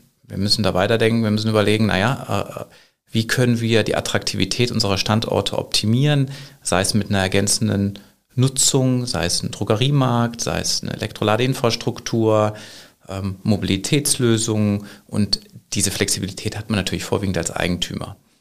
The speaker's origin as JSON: {"language": "German", "town": "Düsseldorf", "region": "North Rhine-Westphalia", "country": "Germany", "said": "Komme ich natürlich aus Düsseldorf und wohne auch in Düsseldorf."}